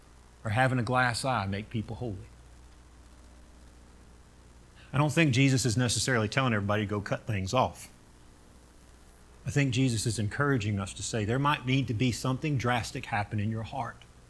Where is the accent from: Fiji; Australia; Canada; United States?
United States; Florida; I grew up in Florida. We like having a tan, like knowing that we went to the beach.